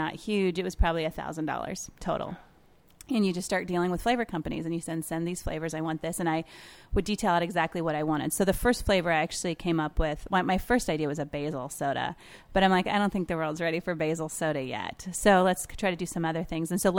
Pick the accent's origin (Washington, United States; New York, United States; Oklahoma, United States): Washington, United States; Seattle; And I'm from Seattle, so of course we all have lots of beverage options out there.